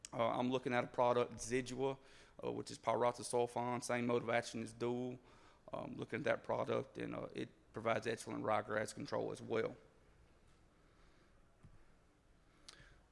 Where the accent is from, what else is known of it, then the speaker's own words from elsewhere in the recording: Louisiana, United States; I mentioned I was from Concordia Parish.